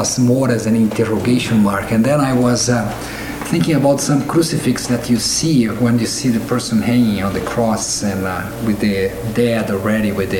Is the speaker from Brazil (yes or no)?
yes; Brazil; now in Chicago, United States; I come from Brazil, and I have been teaching for the last years in Chicago at the Lutheran School of Theology at Chicago.